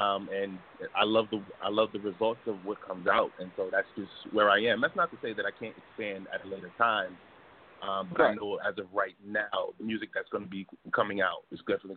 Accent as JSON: {"language": "English", "town": "New York City", "region": "New York", "country": "United States", "said": "I'm from the Bronx, New York. I got to do the real hip-hop thing."}